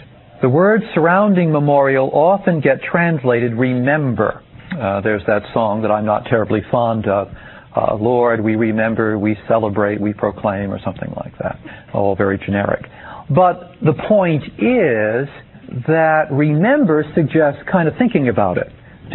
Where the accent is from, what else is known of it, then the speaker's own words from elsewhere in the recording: Stonington, Connecticut, United States; the little parade that goes on in my hometown of Connecticut, celebrating the famous Battle of Stonington.